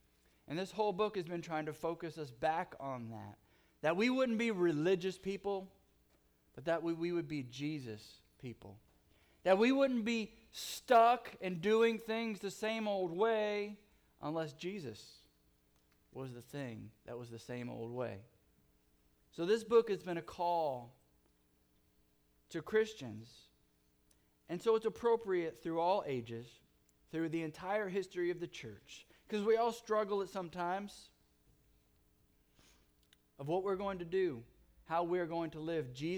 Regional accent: California, United States; Growing up in Southern California, moving to the Midwest, one thing I learned very quickly

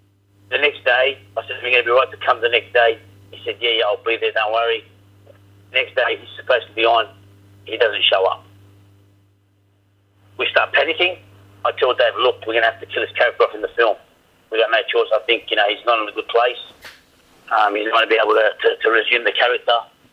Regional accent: Australia; born there; I'm an Australian. I was born here. Everything about me is Australian.

